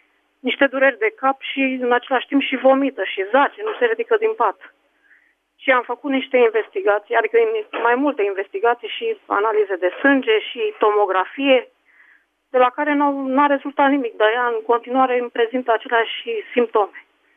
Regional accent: Romania; Deci în București. Suntem de lângă București.

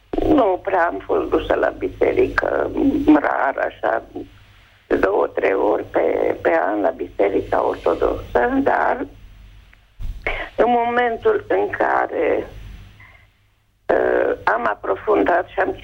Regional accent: Turda, Cluj County, Romania; sunt ardeleancă din Turda, am 72 de ani.

